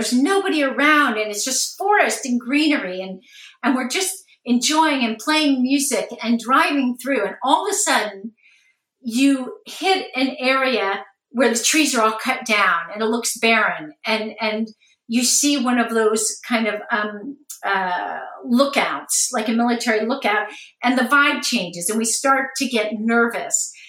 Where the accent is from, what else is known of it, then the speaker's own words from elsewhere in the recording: United States; I came to Russia thinking, you know, I'm from America, so I'm free.